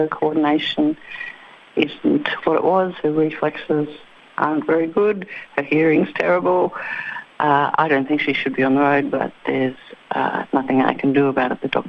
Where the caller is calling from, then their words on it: Queensland, Australia; I am from the Sunshine Coast, and I'm ringing about the older drivers.